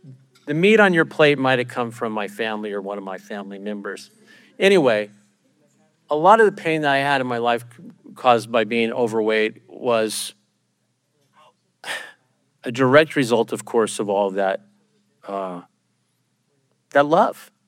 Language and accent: English; New Mexico, United States; I come from, I was born and raised in New Mexico.